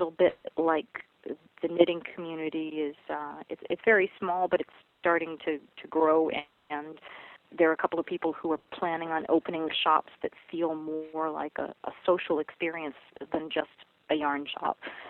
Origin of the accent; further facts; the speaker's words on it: New Hampshire, United States; also born or lived in Boston, United States; I'm from New England, and I lived in Boston for a long time, and in New Hampshire is where I grew up.